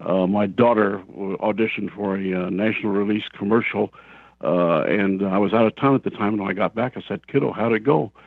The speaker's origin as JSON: {"language": "English", "region": "California", "country": "United States", "tie": "born or raised there", "said": "I grew up in Southern California."}